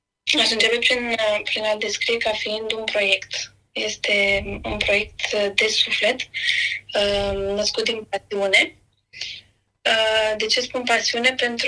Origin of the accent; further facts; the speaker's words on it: Bacău, Bacău County, Romania; moved away as an adult; now in Iași, Romania; Sunt deloc din Bacău, însă de peste 10 ani m-am mutat în Iași. Am venit să studiez dreptul aici și am sfârșit prin a mă căsători cu